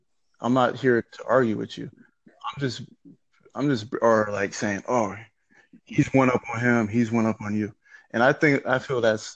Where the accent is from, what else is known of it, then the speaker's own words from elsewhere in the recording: Jamaica; And I'm Jamaican, the Caribbean, okay?